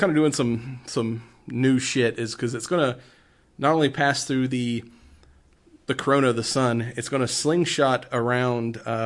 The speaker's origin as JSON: {"language": "English", "country": "United States", "said": "yes, I'm American, but for some reason I talk with a snooty English accent because I'm a scientist."}